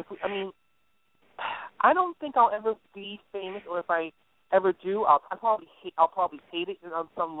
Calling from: Connecticut, United States; Well, I'm calling from Connecticut.

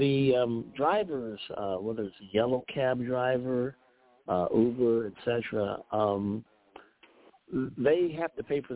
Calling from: Chicago, Illinois, United States; of Chicago, Illinois.

